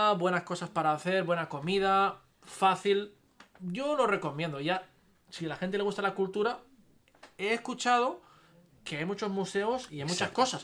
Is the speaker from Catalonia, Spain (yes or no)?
yes; Barcelona, Catalonia, Spain; si yo, que soy de Barcelona, catalán, les digo que Madrid está bien